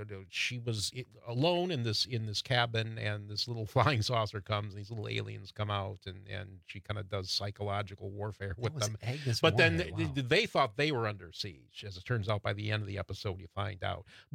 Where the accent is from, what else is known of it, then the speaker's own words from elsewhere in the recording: Wisconsin, United States; So I grew up in Crawford County. So Grant County's just to the south.